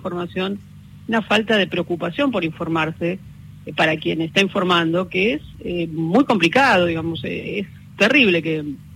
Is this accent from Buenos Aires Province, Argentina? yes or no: no; Santa Fe, Argentina; Yo soy santafesina